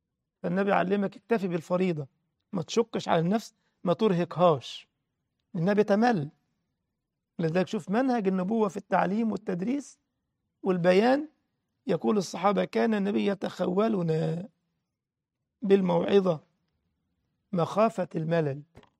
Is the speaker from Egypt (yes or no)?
yes; Egypt; تخيل واحد اسمه الباز عندنا في مصر صحفي